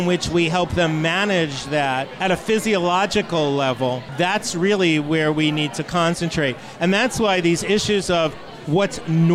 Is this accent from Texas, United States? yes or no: no; New York City, New York, United States; Hey, listen. I come from Brooklyn.